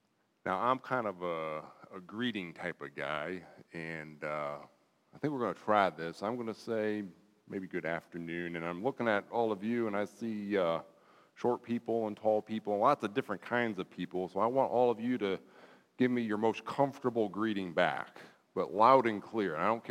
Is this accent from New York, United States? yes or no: no; Michigan, United States; I grew up in Michigan.